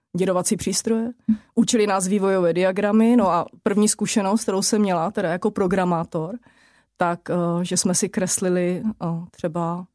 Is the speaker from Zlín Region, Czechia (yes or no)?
no; Opava, Moravian-Silesian Region, Czechia; já z Brna nepocházím. A, no, moje dětství bylo úžasné. V podstatě já pocházím z Opavy a tehdy se říkalo Bezručova Opava.